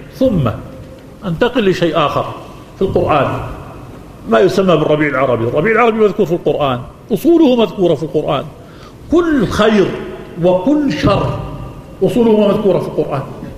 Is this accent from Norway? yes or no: no; Jordan; في عدة أماكن في بلدنا الأردن المحروس